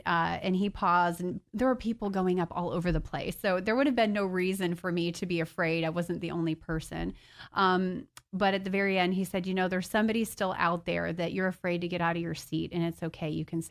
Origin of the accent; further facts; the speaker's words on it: Florida, United States; also born or lived in Michigan; I was born in Michigan, but my family moved here when I was about 5 years old. So I'm kind of a Floridian.